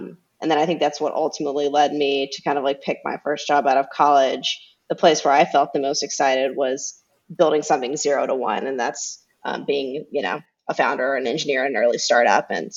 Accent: Alabama, United States; So if we go back to the very beginning, I'm originally from Alabama, extremely small town in Alabama.

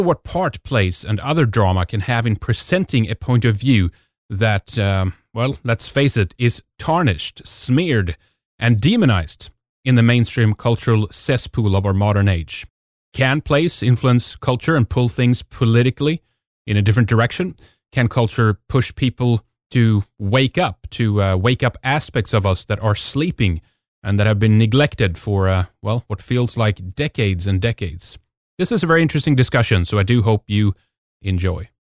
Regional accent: Sweden; English is a second language; from Sweden, and we here at Red Ice wish you a happy Yule to you and your loved ones.

